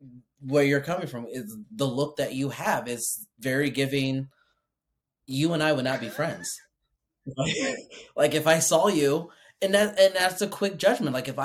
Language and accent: English; Midwest, United States; growing up in the Midwest, that was my mindset was that way